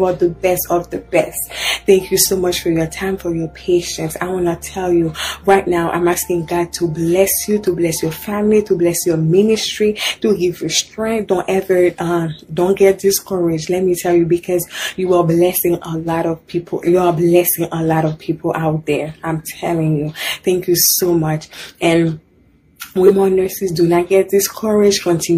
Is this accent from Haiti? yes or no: yes; Haiti; English is a second language; now in United States; I'm from Haiti. I've been here in the U.S. for 12 years.